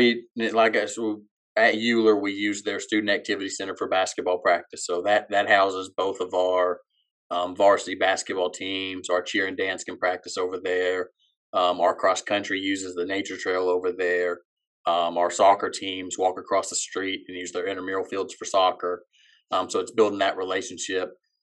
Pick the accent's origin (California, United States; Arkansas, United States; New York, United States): Arkansas, United States; Paris; So I'm originally from Paris, Arkansas, which is, you know, right below Northwest Arkansas, kind of that Western Arkansas River Valley. I was fortunate enough to grow up there